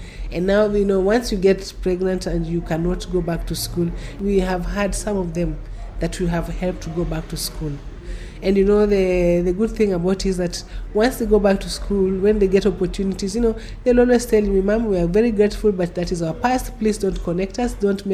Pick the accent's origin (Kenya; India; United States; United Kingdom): Kenya; Kilifi, Kilifi County; I come from Kilifi. I know I cannot travel to Kilifi.